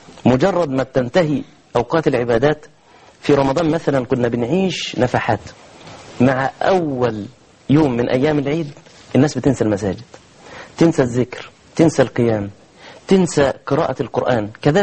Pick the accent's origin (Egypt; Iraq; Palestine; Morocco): Egypt